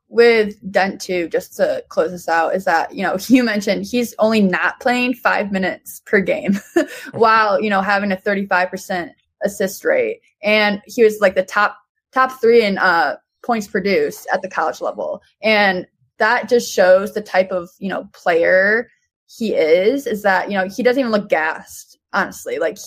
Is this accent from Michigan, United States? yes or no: yes; Michigan, United States; I'm from Michigan, so that's just like a shortened name that we call it.